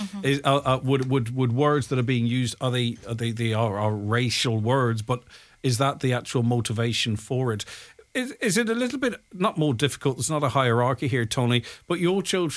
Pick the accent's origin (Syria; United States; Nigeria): Nigeria; now in Ireland; They are Irish. They were born here. I'm Nigerian, I presume. But, you know, they are born and bred here in Ireland.